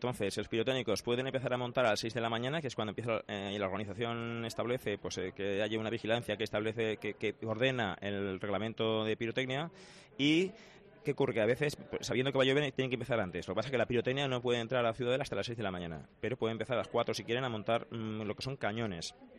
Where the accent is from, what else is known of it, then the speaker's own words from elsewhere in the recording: Pamplona, Navarre, Spain; somos la ciudad de España que probablemente tenga documentado el uso de pirotecnia en sus fiestas en San Fermín más antiguamente